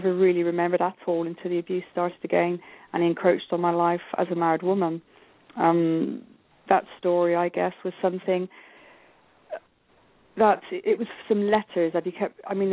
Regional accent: England, United Kingdom; Okay, I grew up in England, as I said, as I'm calling from. I moved around the country quite a bit because my parents moved around quite a bit.

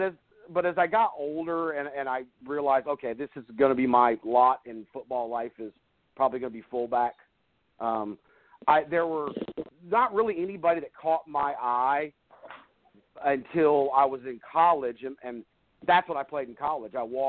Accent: Denver, Colorado, United States; I'm not a Cowboys fan. I'm a Broncos fan. Growing up in Denver.

